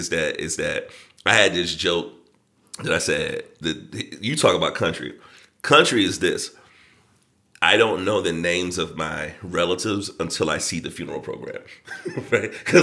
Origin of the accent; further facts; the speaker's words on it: Colombia; So I'm born and bred in Colombia